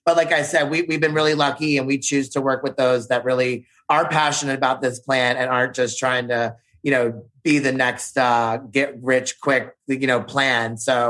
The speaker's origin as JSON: {"language": "English", "town": "Baltimore", "region": "Maryland", "country": "United States", "said": "I'm from Baltimore City, from the East Coast"}